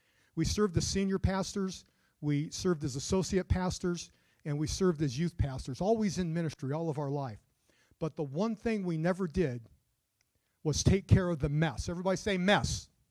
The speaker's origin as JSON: {"language": "English", "town": "San Fernando", "region": "California", "country": "United States", "tie": "born or raised there", "said": "I grew up right here in San Fernando."}